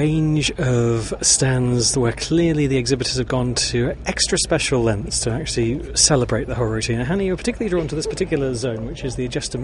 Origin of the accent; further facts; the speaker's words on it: Middlesbrough, North East England, United Kingdom; because we're both from Middlesbrough. We can't pronounce things like Southwell when it should be so.